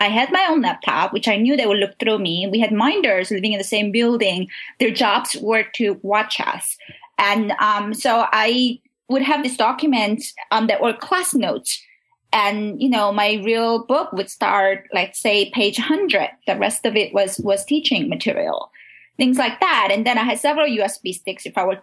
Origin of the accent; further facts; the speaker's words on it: South Korea; because I am born and raised in South Korea, my family was separated by the war.